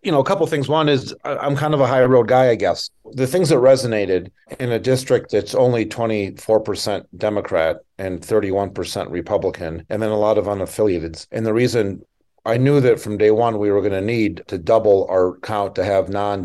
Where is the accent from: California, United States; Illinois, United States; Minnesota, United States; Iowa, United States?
Minnesota, United States; Minneapolis; my buddy Dean Phillips, who's a member of Congress, I grew up with him in Minneapolis